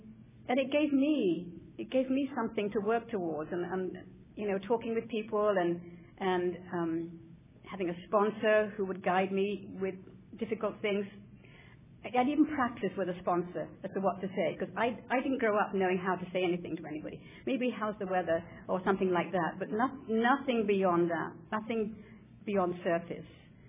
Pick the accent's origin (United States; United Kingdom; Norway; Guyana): United Kingdom; moved away; And it's not just because I'm British, but that is part of it too.